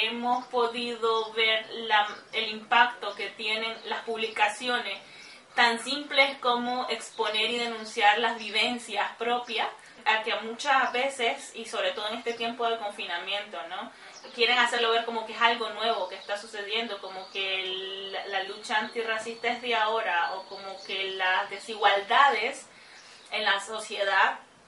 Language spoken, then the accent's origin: Spanish; Nicaragua; moved away; procedo de Nicaragua, territorio más de la Guayana. Hace año y medio que yo llegué acá